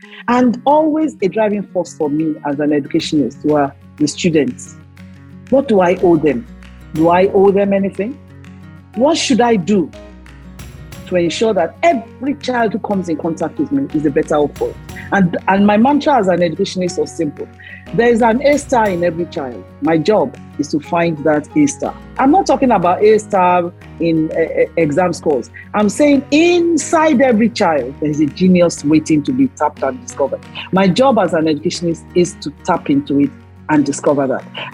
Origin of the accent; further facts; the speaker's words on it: Ibadan, Oyo, Nigeria; And so I grew up in Ibadan.